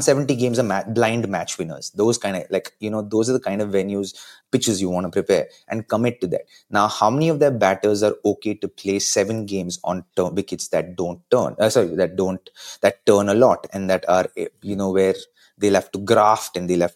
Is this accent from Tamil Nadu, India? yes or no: no; Bangalore, Karnataka, India; And it's my home state, right? And I want this for the people of Bangalore.